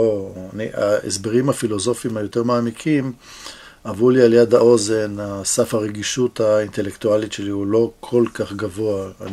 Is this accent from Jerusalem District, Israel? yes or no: yes; Jerusalem, Jerusalem District, Israel; אנחנו נולדנו באותו רחוב בירושלים, וגדלנו באותה תרבות, ושירתנו באותו מקום בצבא.